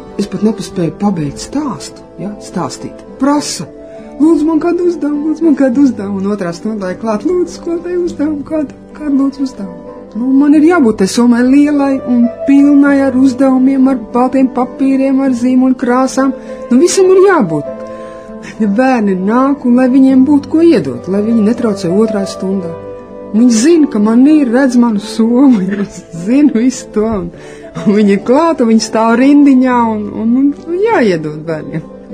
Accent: Valmiera, Vidzeme, Latvia; also born or lived in Riga; Var teikt tā, ka es esmu dzimusi Rīgā, bet mana bērnība pagāja Valmierā. Es tur beidzu pamatskolu, vidusskolu un atbraucu uz Rīgu studēt ekonomiku.

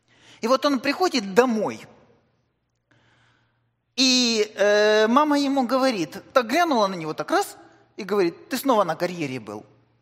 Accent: Kryvyi Rih, Dnipropetrovsk Oblast, Ukraine; born there; я родился в Кривом Роге, и у нас там много было карьеров, где открытым способом добывали руду, железную руду.

